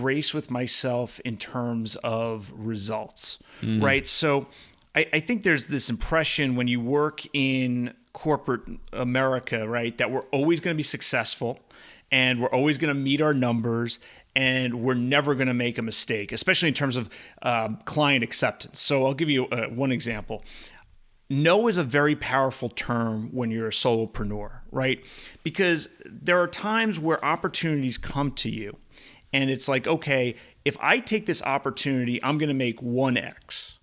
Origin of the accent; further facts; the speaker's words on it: East Coast, United States; now in California, United States; So I grew up on the East Coast. And until my honeymoon 3 years ago, I had never been to Hawaii. And now that I live in California, Hawaii is very accessible.